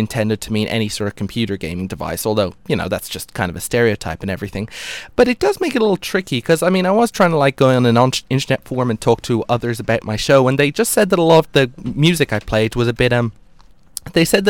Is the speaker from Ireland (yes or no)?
yes; Ireland; One of the things that came as a result of me growing up in Ireland was the fact that I didn't grow up in America, obviously enough.